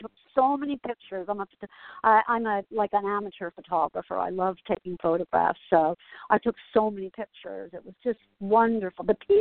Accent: Asbury Park, New Jersey, United States; I'm going to be living in New Jersey. I'm a Jersey girl. I grew up in Asbury Park.

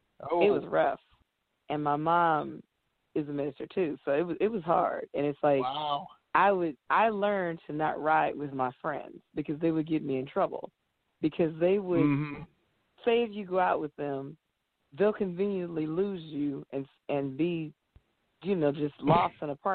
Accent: Los Angeles, California, United States; Yes, I grew up in California, and my mom is from Yazoo City, Mississippi, and my dad's from Texas. So I have country roots, but I'm an LA girl all the way.

